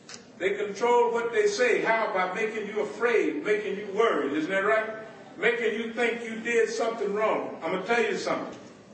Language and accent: English; the South, United States; born there; moved away; I was born in the South. 63 years old, I moved to the north and to the west. But when I was born in the south, people my age were still lynched.